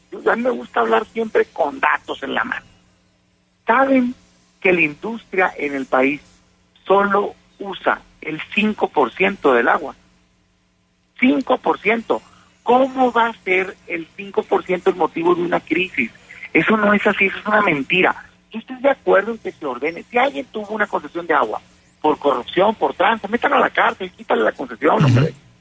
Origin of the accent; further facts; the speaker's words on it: Hermosillo, Sonora, Mexico; Yo soy de Hermosillo, Sonora, por ejemplo, te lo digo.